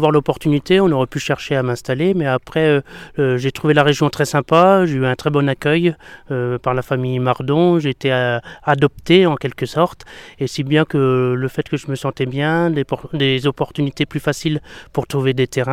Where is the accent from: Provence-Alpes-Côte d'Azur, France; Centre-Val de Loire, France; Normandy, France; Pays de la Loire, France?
Centre-Val de Loire, France; Je suis originaire du Sancerrois. Mes parents sont viticulteurs à Sancerre, à Verdigny et Chaudoux.